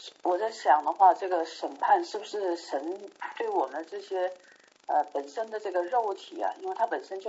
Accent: Wuhan, Hubei, China; 就是我刚才就在想，因为我们是武汉的。

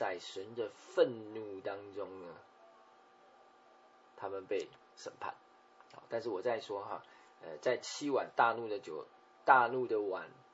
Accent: China; 那我们中国人讲说，这个善有善报，恶有恶报，不是不报，时候未到哈。

